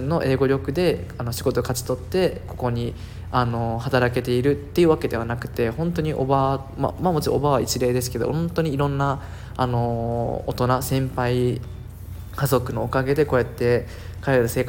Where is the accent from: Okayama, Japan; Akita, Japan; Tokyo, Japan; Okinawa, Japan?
Okinawa, Japan; now in Malaysia; 僕がもしも沖縄で生まれて育ってずっと島から出ずに沖縄にいると